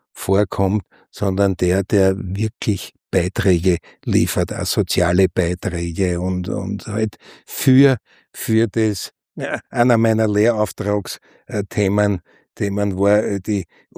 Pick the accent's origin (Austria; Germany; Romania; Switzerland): Austria; Vienna; im 20. Bezirk, wo ich aufgewachsen bin